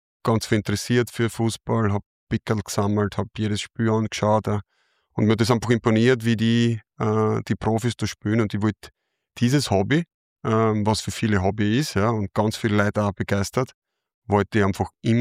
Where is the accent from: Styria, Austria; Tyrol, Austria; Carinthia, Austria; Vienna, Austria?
Styria, Austria; Graz; also born or lived in Vorau; ich bin in Vorau geboren, bin relativ schnell dann mit ein, zwei Jahren sind wir dann nach Graz Umgebung gezogen.